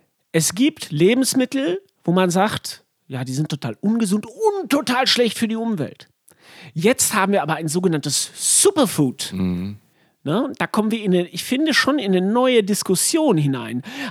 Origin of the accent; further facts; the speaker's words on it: North Rhine-Westphalia, Germany; ich komme aus dem Sauerland.